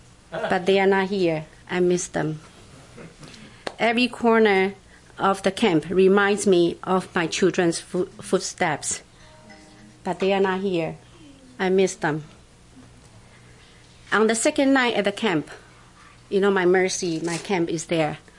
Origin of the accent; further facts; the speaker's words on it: Taiwan; now in New Jersey, United States; I'm from New Jersey, but I was born and raised in Taiwan. I'm in the America probably 32 years already. More than a half of my life is in America, so I'm considered an American then.